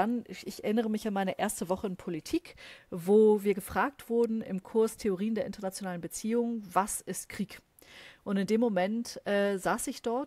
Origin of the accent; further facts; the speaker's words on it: Schleswig-Holstein, Germany; Ich komme aus Schleswig-Holstein.